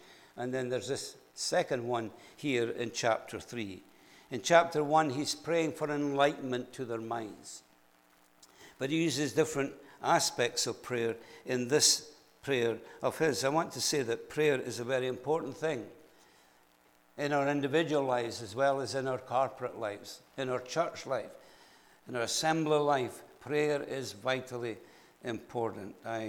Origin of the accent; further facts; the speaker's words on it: Scotland, United Kingdom; I'm Scottish and some Indian people are some of you are American